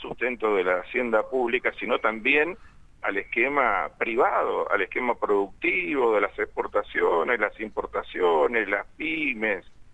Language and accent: Spanish; Argentina; Somos la Argentina, somos un país importante en el contexto internacional.